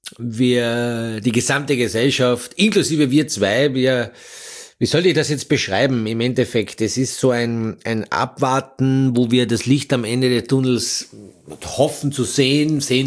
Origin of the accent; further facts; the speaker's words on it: Austria; bei uns in Österreich